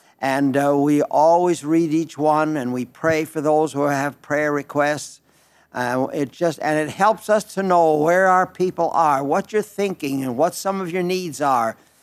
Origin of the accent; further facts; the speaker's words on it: Belle Fourche, South Dakota, United States; Belfour, South Dakota. That's my hometown. That's out in western South Dakota.